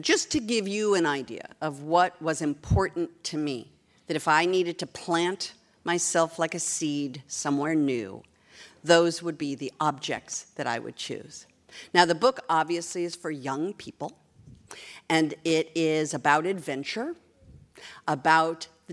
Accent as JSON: {"language": "English", "town": "Los Angeles", "region": "California", "country": "United States", "said": "When I got married, I just sounded like I was from New Jersey. I'm from Los Angeles."}